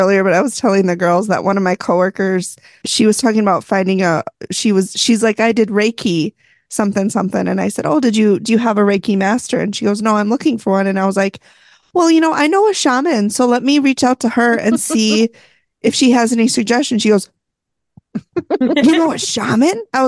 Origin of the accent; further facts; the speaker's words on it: Florida, United States; By the way, I'm from Florida, and when y'all talked about the muggy weather and shit, I was like, nailed it. I fortunately am near Panama City Beach